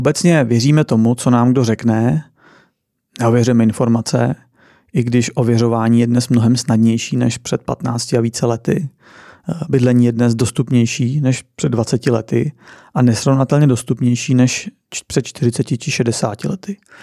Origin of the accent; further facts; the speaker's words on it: Sudetes, Czechia; Já pocházím ze Sudet, což je věc, o které často mluvím, jsem na ní hrdý. Myslím si, že mě to nějakým způsobem formovalo.